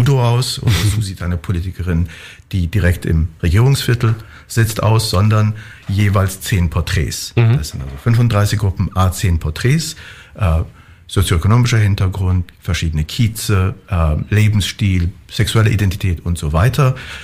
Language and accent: German; New York, United States; moved away; London 60er, 70er und in meiner Heimatstadt New York bis in die 90er.